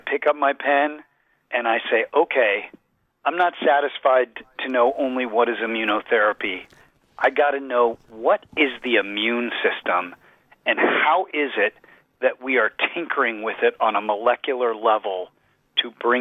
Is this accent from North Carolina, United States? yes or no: no; Boulder, Colorado, United States; I grew up in Boulder, Colorado with Jason